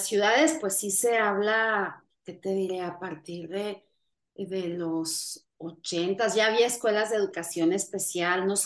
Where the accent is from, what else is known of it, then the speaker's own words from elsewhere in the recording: Chihuahua, Mexico; Yo soy de Chihuahua, de un pueblo, de la sierra de Chihuahua.